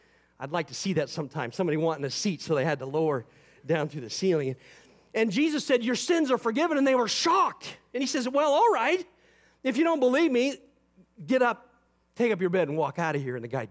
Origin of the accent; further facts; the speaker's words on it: Eatonville, Washington, United States; the chief investigator is from my hometown. That's my great, you know, claim to fame about Eatonville, Washington.